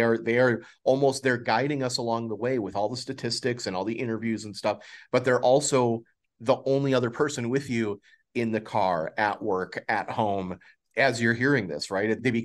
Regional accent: Milwaukee, Wisconsin, United States; I grew up in Milwaukee. So for me, it's Bob Uecker.

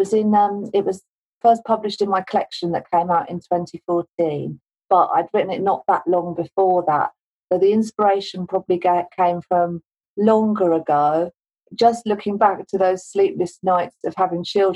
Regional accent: London, United Kingdom; now in Nottingham, United Kingdom; I live in Nottingham. I grew up in South London.

